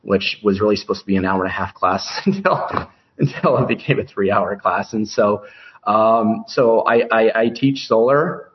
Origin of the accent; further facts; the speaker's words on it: United States; And as an American middle class, we're all unfortunately sold this consumer model.